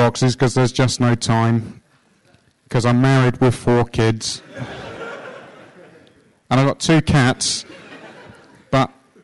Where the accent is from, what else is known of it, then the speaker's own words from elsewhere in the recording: England, United Kingdom; I'm English.